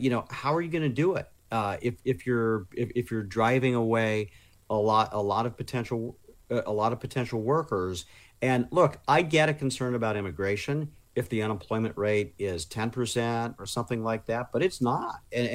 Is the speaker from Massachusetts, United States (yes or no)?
no; Indiana, United States; I went back to Indiana, which is my home state, over the weekend